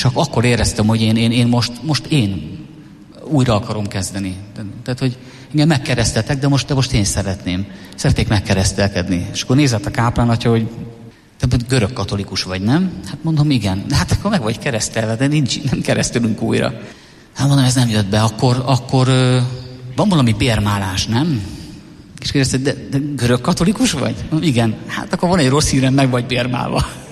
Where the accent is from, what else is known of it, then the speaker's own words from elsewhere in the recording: Szabolcs-Szatmár-Bereg, Hungary; És én szabolcsi gyerek vagyok, sokat dolgoztunk a kertben